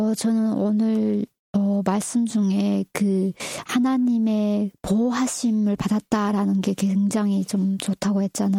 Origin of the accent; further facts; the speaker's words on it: North Korea; now in South Korea; 제 고향 저기 북조선을 떠나서 네 여기 온 게